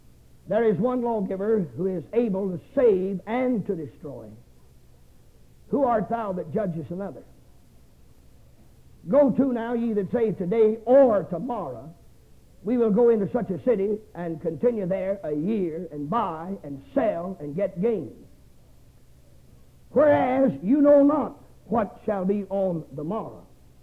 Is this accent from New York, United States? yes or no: no; South Carolina, United States; I come from South Carolina.